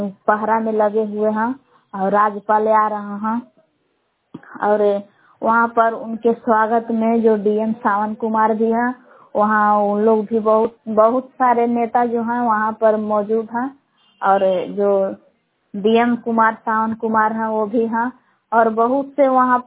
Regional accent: Belaw, Bihar, India; ग्राम बेलाव जिला कैमूर भभुआ की निवासी हूँ।

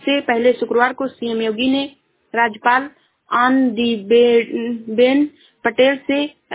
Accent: Shravasti, Uttar Pradesh, India; मैं जिला श्रावस्ती से हूँ।

